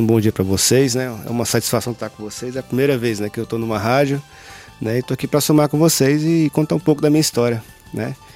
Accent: Brasília, Federal District, Brazil; born there; also born or lived in Nova Russas; a gente foi morar com a minha avó lá em Brasília, que eu sou nascido em Brasília, né?

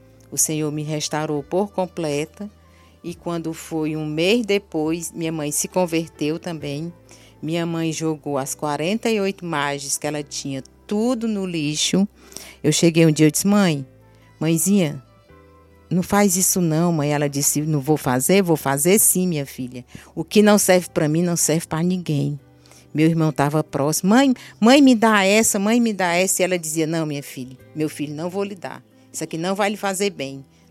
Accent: Nova Russas, Ceará, Brazil; Eu voltar como uma serva do Senhor, né, para Nova Russas, servir ao meu Deus lá na cidade onde eu nasci e me criei. E hoje eu estou aqui em Nova Russas, né, alegre, satisfeita, uma qualidade de vida melhor, cidade pequena

